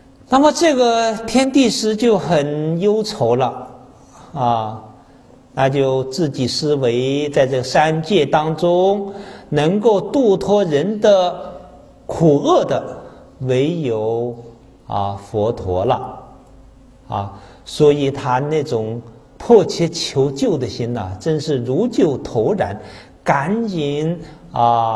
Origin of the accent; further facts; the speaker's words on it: China; 所以我们作为中国人啊